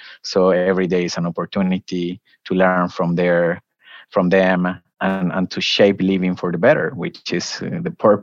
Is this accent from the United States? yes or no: no; Colombia; English is a second language; So about me, I was born and raised in Colombia.